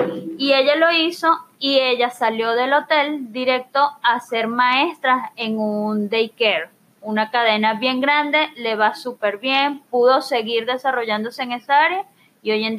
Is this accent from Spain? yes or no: no; Venezuela; moved away as an adult; soy contador público de Venezuela, ya mi hermano que tiene muchos años viviendo aquí me había dicho